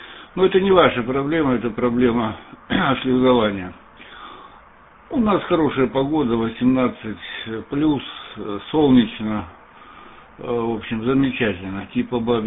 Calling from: Antwerp, Flanders, Belgium; Юрий, напомню, Антверпен, север Бельгии. Ну, сейчас я из Ихалим к вам отвечаю.

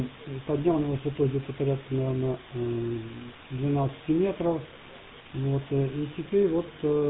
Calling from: Vancouver, British Columbia, Canada; я из Канады звоню, из города Ванкувера.

